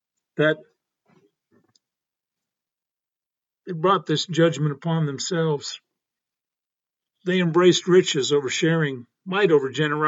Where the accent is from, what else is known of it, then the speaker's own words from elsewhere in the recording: Denver, Colorado, United States; For my part, I grew up in Denver